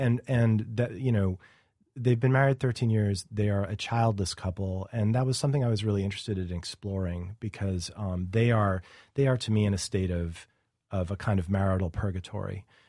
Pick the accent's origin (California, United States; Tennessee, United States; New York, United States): New York, United States; And then, you know, as a New Yorker, gone south to, learn about a city in a newsroom of very committed, very smart people.